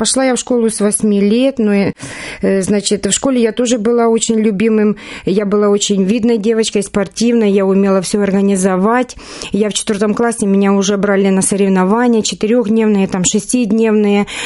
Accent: Mykolaiv Oblast, Ukraine; Я родилась в Николаевской области, ближе к Пододесской

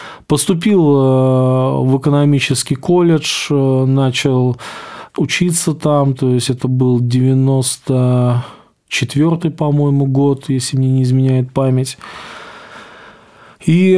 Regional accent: Smolensk, Smolensk Oblast, Russia

